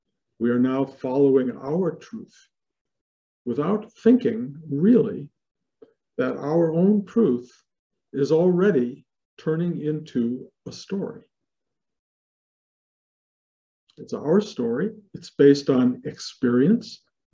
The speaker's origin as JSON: {"language": "English", "town": "Detroit", "region": "Michigan", "country": "United States", "tie": "born or raised there", "said": "as a kid, as a growing up in Detroit, part of a family, went to an elementary school with a lot of friends."}